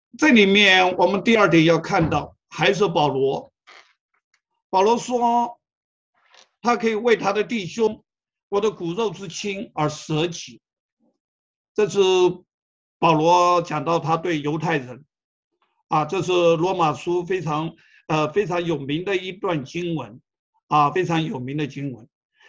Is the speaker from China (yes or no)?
no; Taiwan; 我最近看新闻，看到台湾，我来自台湾哈